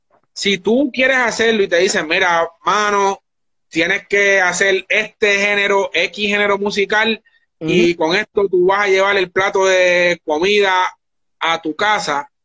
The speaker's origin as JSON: {"language": "Spanish", "town": "Carolina", "country": "Puerto Rico", "tie": "born or raised there", "said": "Pues yo soy de Carolina, y dentro de Carolina yo soy nacido y criado en un área que se llama Jardines de Country Club."}